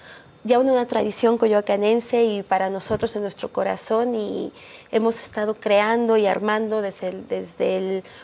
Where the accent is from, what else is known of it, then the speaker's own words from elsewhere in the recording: Mexico; Somos mexicanos también